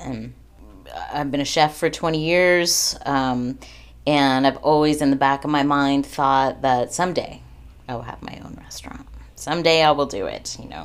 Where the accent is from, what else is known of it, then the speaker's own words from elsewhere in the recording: Ashland, Oregon, United States; So I grew up in Ashland. I rarely came to Medford. And we had, you know, a rivalry, Ashland-Medford rivalry.